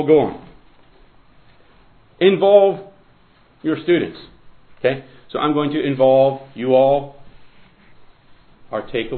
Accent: Midwest, United States; You see, actually, I come from the Midwest.

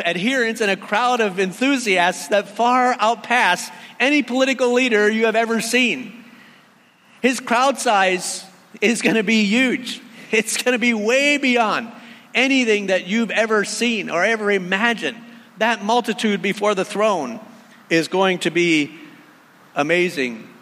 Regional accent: Canada; I'm just not going to be that patriotic as a Canadian.

